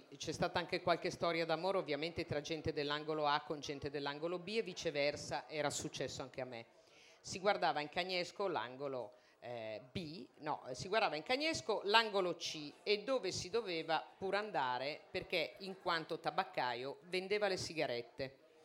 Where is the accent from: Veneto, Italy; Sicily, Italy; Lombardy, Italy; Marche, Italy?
Lombardy, Italy; Milan; born or raised there